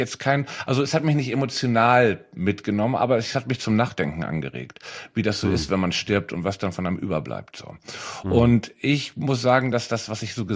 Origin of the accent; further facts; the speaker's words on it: Hamburg, Germany; mal was Geiles für Hamburg zu tun und irgendwas zu machen für meine Heimatstadt